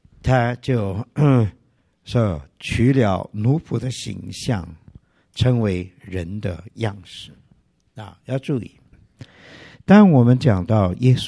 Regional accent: China; 我们中国人有一句话说什么，笑里藏什么。

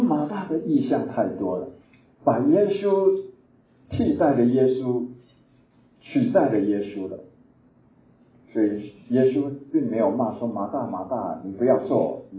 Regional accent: Taiwan; accent: Taiwanese; 我们有国内的家人告诉我，我的国语有点台湾腔，所以我很努力的尽量能够让他们能够听得懂我的台湾腔话，那个普通话。

